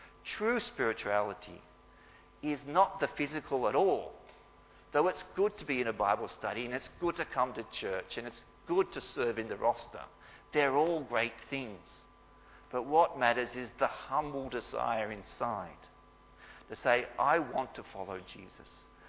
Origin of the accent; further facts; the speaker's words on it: Beresfield, New South Wales, Australia; And I'm from Beresfield, and Beresfield boys are not meant to cry